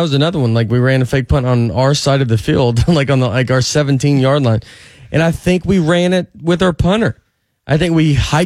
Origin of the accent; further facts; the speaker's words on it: Tennessee, United States; That was always the first city where, as I'm from Tennessee, they're like, oh, Memphis.